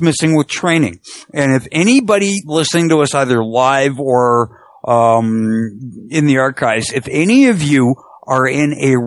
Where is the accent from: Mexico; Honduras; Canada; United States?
Canada; I'm Canadian